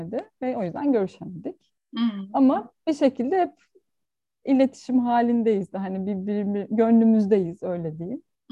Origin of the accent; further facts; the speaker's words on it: Karadeniz Ereğli, Zonguldak, Turkey; also born or lived in Ankara / Istanbul; Şehir hayatı bana göre değildi çünkü ben Karadeniz Ereğli'de büyüdüm. Lojman çocuğuyum. Erdemir fabrikasında çalışıyordu ailem.